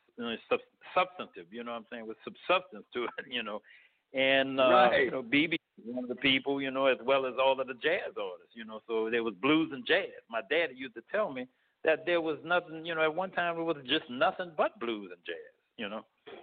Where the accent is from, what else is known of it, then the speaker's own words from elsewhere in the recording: New Orleans, Louisiana, United States; I was born in New Orleans, Louisiana. I had a jazz and blues upbringing being in New Orleans because it was a strong upbringing.